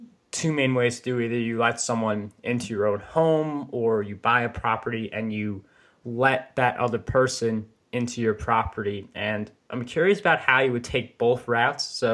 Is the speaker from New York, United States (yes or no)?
yes; New York, United States; like I'm a New Yorker